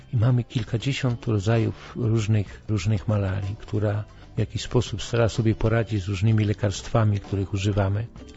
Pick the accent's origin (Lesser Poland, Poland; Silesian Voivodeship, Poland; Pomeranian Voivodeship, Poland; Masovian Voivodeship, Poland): Silesian Voivodeship, Poland; Katowice; moved away as an adult; now in Ghana; właśnie w Katowicach, skąd pochodzę